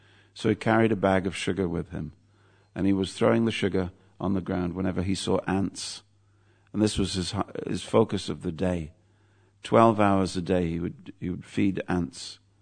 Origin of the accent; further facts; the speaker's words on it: England, United Kingdom; being an Englishman, I wound down my window to pat the dog.